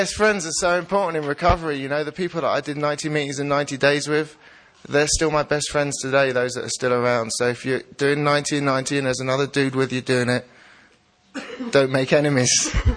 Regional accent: London, United Kingdom; I'm an addict from London, England.

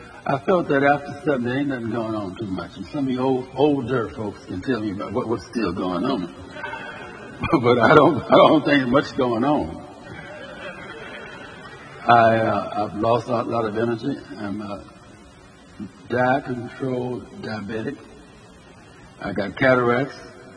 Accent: Birmingham, Alabama, United States; By the way, I'm from Birmingham, Alabama.

